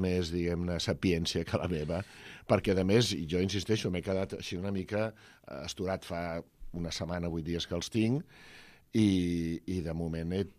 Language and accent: Catalan; Barcelona, Catalonia, Spain; Dic Barcelona perquè jo sóc de Barcelona